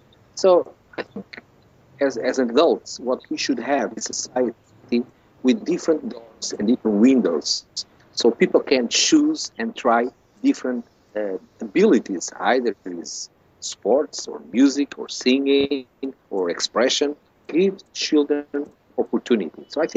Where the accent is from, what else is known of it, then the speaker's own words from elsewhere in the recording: Mozambique; English is a second language; moved away; The first one is growing up in Africa, in Mozambique, where basketball was the number one sport.